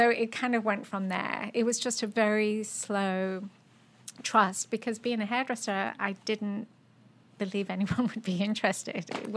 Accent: Leicester, East Midlands, United Kingdom; And in Leicester, England.

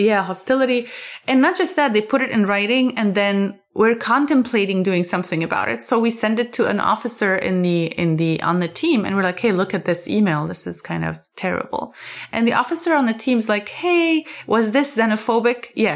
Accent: Lebanon; I grew up in Lebanon. This is like almost always how people expect things from women.

